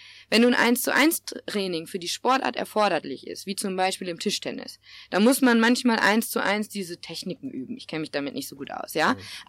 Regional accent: North Rhine-Westphalia, Germany; ich komme halt jetzt aus NRW, ne?

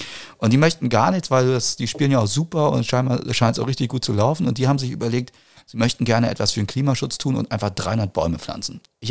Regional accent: Mecklenburg-Vorpommern, Germany; moved away; ich komme aus Mecklenburg, bin 1996 hergezogen

